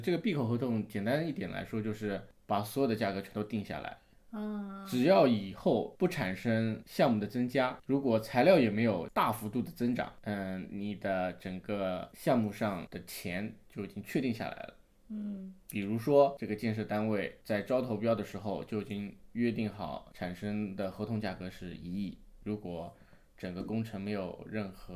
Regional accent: China; 我是一个来自中国五线小城市的一个建筑公司的小科员啊

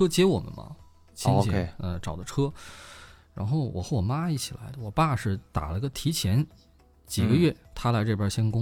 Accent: Northeast China, China; accent: Northeastern Mandarin; 我说的那可是纯标准的东北话，我寻思我也没有口音呢。

